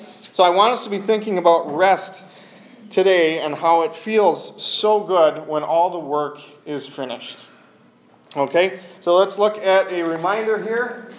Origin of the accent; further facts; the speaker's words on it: Wisconsin, United States; And growing up in Wisconsin, you know, you don't realize how much the mountains, it takes effort to hike through mountains and stuff instead.